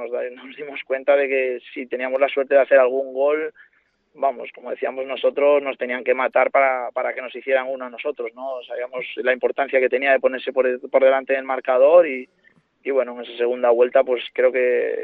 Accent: Asturias, Spain; Lo único que te puedo decir que soy de Asturias

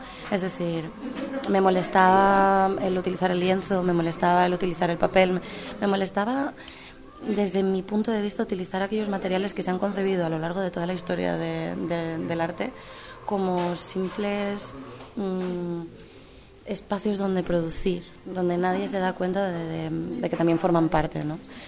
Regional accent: Valencia, Valencian Community, Spain; soy de Valencia, me he formado en Bellas Artes en la UPV, o sea que llevo aquí toda la vida

